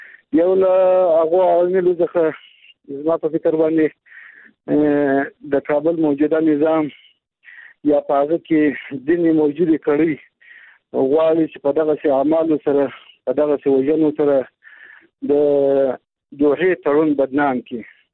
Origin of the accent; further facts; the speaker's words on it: Afghanistan; زه خپل هم د یو افغان په حیث باندې یو تشویش لرم.